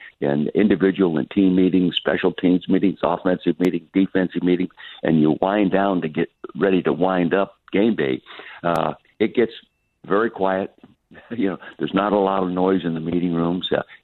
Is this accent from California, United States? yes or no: yes; Calistoga, California, United States; the first time in my 84 years of life I haven't been in my hometown in Calistoga, the Napa Valley. No, I'm still in the East. I live permanently in the East